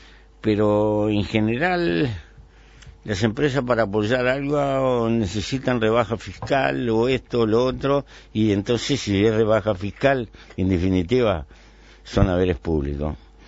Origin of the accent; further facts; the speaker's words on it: Uruguay; Será un modo de ser que tenemos los uruguayos. Yo lo adoro a mi pueblo, ¿no?